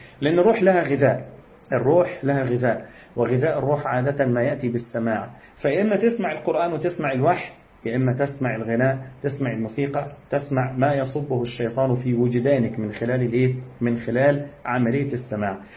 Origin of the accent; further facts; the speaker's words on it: Egypt; وإحنا عشان مصريين فبنقول جيم